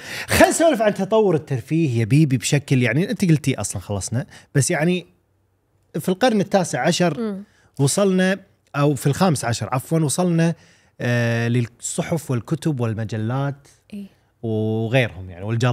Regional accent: Kuwait; حتى لهجتنا إحنا يعني بالكويت ما نعرفت إلا من أعمالنا

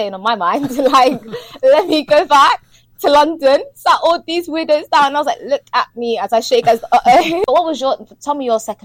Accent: Somalia; Because, like, our parents took us, like, back home, like, to Somalia. Guys, I'm from Somalia, period. Shout out to Somalia.

